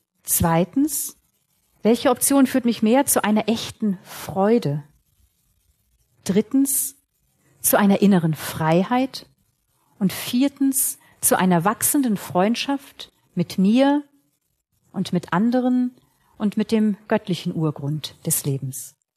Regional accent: Baltic coast, Germany; Ich bin direkt am Meer groß geworden.

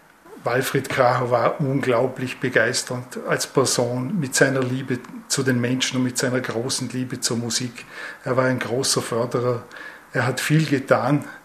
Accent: Rankweil, Vorarlberg, Austria; Ich bin in Rankwell aufgewachsen

